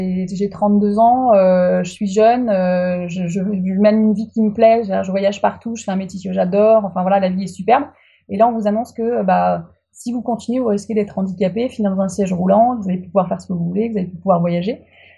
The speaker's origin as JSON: {"language": "French", "region": "Brittany", "country": "France", "said": "je suis bretonne déjà, ça c'est un point commun qu'on a ensemble, c'est que c'est la Bretagne est notre terre d'énergie. Voilà, donc toi au sud, moi au nord, mais voilà, moi je suis du côté du Cap Fréhel, dans un petit village qui s'appelle Pleurien."}